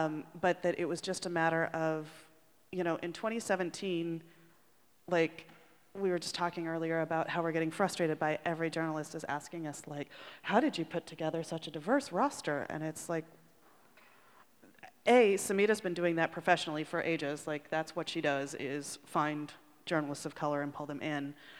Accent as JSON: {"language": "English", "town": "Chicago", "region": "Illinois", "country": "United States", "said": "And also, I'm from Chicago, so I know Sam Irby personally, and I've kind of seen her come up, and just exactly what you said."}